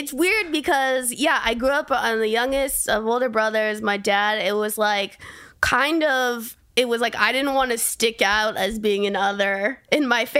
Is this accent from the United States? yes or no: yes; California, United States; where I grew up in Orange County where it's so focused on vanity and how you look.